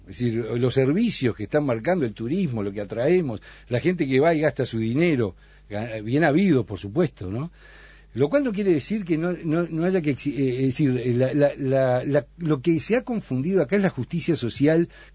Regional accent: Uruguay; eso no fue el Uruguay tradicional de las décadas donde nos criamos en el Uruguay, de todas las clases sociales

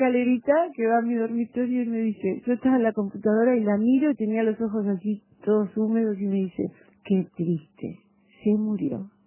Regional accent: Montevideo, Uruguay; born there; now in Las Piedras, Uruguay; Mira, yo vivo en las piedras hace 40 años. Yo nací en Montevideo y soy montevideana. Pero vivo en las piedras y soy pedrense.

